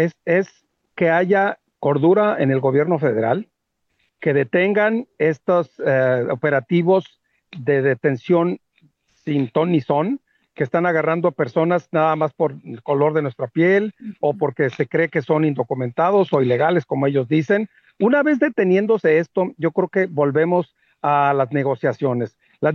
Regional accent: Mexico; now in United States; no nada más somos nosotros los mexicanos

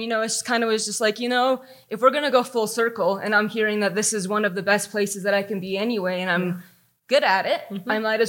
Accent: Salida, Colorado, United States; moved away as an adult; I was born right here in Salida, and I was born, basically they brought me home to the hotel. We had managers quarters right behind the hotel, and I was born and raised on site till I was 18 when I left to go to college.

